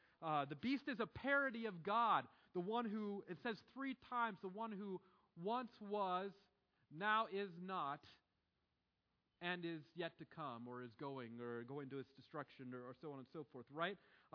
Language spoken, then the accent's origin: English; Ohio, United States; including the city that's closest to my hometown, Cincinnati, Ohio.